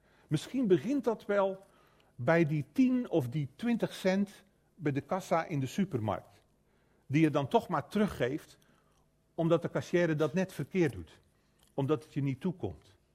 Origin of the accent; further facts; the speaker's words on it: Flanders, Belgium; Ik zie dat bij ons in Vlaanderen ook.